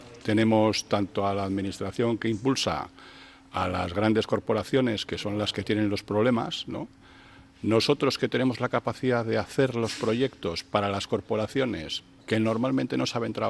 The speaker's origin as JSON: {"language": "Spanish", "town": "Bilbao", "region": "Basque Country", "country": "Spain", "said": "a mí particularmente como bilbaíno y como vizcaíno"}